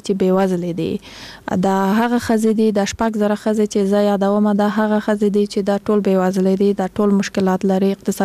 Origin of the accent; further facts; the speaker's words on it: Kandahar, Afghanistan; now in Kabul, Afghanistan; زه خپل د کندهار د ولایت یم